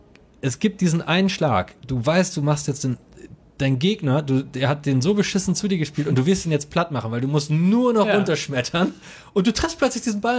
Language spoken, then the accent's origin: German; Coesfeld, North Rhine-Westphalia, Germany; Und die erinnern mich immer wieder, wo ich herkomme. Und das Tolle ist, in Coesfeld kostet die Currywurst